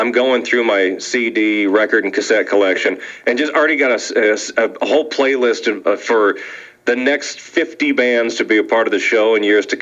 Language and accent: English; Omaha, Nebraska, United States; here in my hometown of Omaha